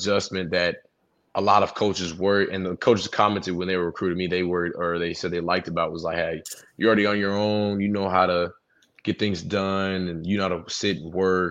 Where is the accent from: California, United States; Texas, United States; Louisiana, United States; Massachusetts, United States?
Texas, United States; Like, I was like, oh yeah, I'm from Texas.